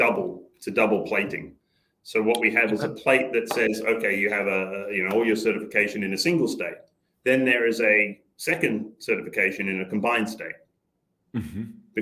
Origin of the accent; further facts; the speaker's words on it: Australia; China to Australia, being Australian